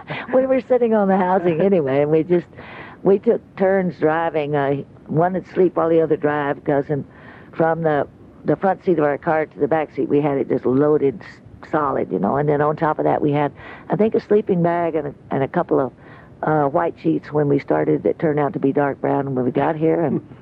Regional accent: Tennessee, United States; born there; also born or lived in Illinois; now in Alaska, United States; Well, I was born in Tennessee, Jim, and then I came up here by way of Illinois to come to Alaska.

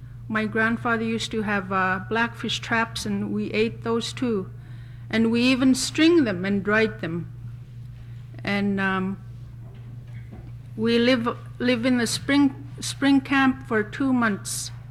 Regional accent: Okeechuk, Alaska, United States; I'm a local resident. I'm from Okeechuk, born and raised here.

